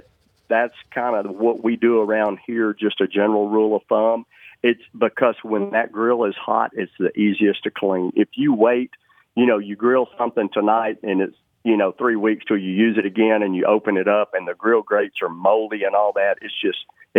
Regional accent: the South, United States; I'm going to tell you, brother, I'm from the South, and sweet tea will go for the win every time

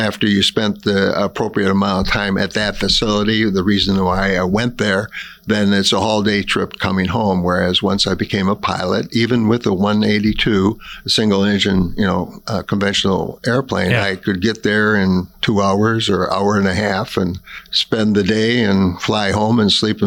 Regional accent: Wausau, Wisconsin, United States; born or raised there

